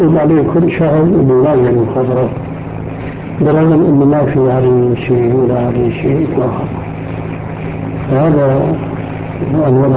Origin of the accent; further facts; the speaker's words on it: Syria; فانا خروجي من سوريا الى لبنان